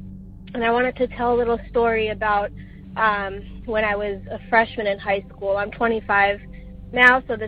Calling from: Madison, New Jersey, United States; I'm calling from Madison, New Jersey.

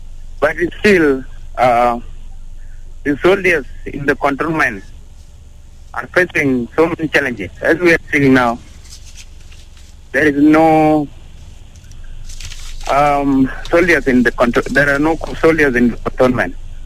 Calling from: Malakal, Upper Nile, South Sudan; calling here from Malakal.

